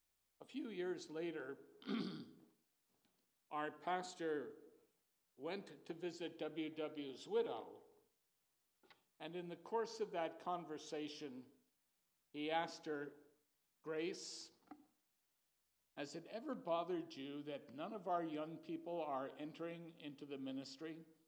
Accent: Poughkeepsie, New York, United States; Some of you know I grew up in the First Presbyterian Church of Poughkeepsie.

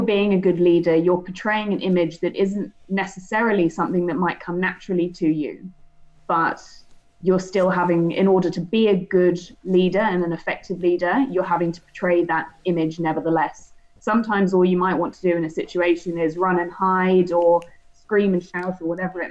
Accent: South East England, United Kingdom; moved away as an adult; now in Australia; so I'm fully fledged Australian these days and have been for about a year or so. But I'm English. I grew up in Surrey, rolling countryside hills. I'm very much a country girl.

